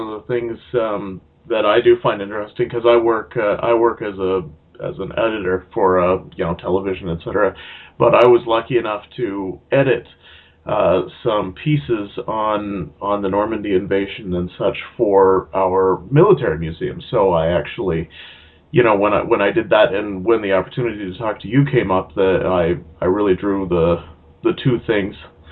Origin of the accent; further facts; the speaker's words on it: Canada; we're Canadian, so we don't necessarily get the same education as you